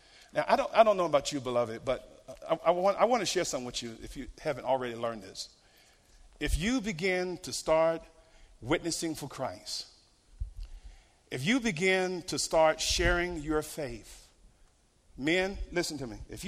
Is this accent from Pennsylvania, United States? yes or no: no; Norfolk, Virginia, United States; Little Creek Amphibian Base, Norfolk Naval Base in Norfolk, Virginia. Any military here today? Yeah. So I grew up around Navy and Marines.